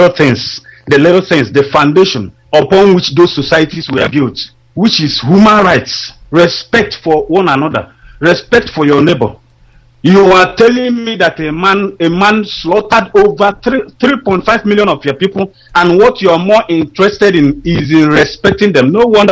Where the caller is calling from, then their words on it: Malaysia; English is a second language; I'm calling from Malaysia.